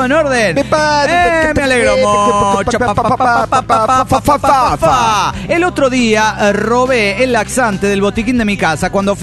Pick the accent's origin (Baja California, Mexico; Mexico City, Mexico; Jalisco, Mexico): Baja California, Mexico; Ensenada; soy el homie de Ensenada Baja Califas.